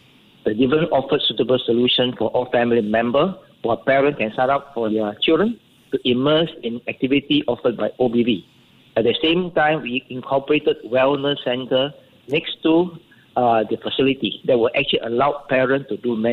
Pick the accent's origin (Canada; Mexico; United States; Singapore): Singapore; as a Singaporean, I've gone through Outward Bound twice when I was young, yeah. 17 years old.